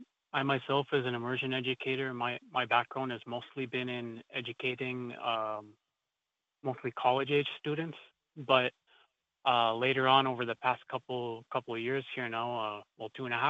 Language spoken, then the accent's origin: English; Red Lake Nation, Minnesota, United States; now in Cloquet, United States; I'm Eagle Clan from Red Lake Nation and currently living in Cloquet, Minnesota.